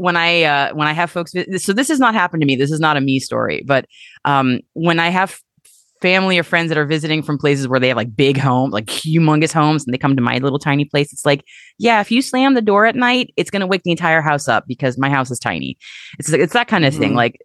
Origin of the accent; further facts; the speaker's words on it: Boston, Massachusetts, United States; Because I'm from Boston. We don't care.